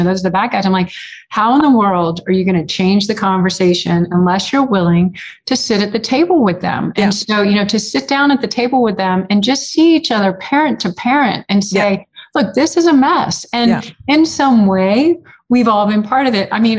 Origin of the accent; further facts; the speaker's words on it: Houston, Texas, United States; I grew up in Houston, just like a regular kid.